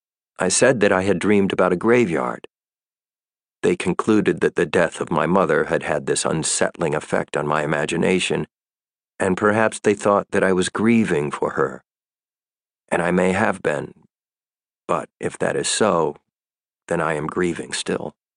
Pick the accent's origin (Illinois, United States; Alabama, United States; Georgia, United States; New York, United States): New York, United States; moved away as an adult; also born or lived in Seattle; now in France; lived for a while in Seattle, and then in New York. For me, New York is Manhattan. Later on, then, we moved from Brooklyn back to New York, and by the time I came to France